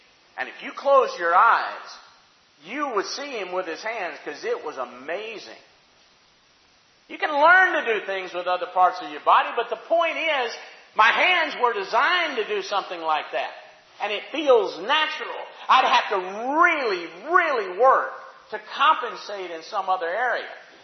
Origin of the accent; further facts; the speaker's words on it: Alabama, United States; I mean, I'm from Alabama. We got a tent meeting coming up.